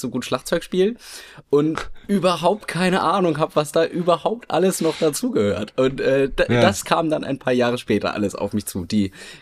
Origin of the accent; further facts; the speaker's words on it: Bremerhaven, Bremen, Germany; hier so in Bremerhaven, also meine Heimatstadt in meinem Umfeld hier